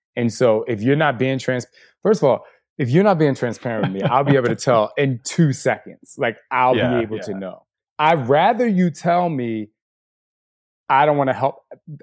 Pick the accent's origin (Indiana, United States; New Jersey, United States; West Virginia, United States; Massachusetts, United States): New Jersey, United States; I'm from Jersey. So we got, you know, I grew up getting hype about everything.